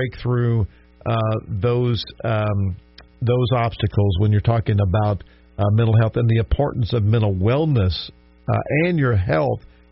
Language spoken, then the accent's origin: English; the South, United States; I mean, I grew up in the South, and there's just things that you didn't talk about, you know.